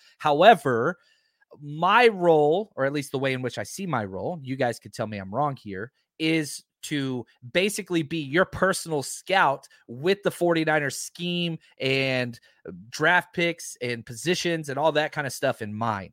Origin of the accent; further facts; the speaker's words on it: Texas, United States; I grew up in Texas where there were no mountains. You go up to second floor and you can see Oklahoma. It's just as flat and brown as we possibly can. So when we moved to California, that was a big deal to me.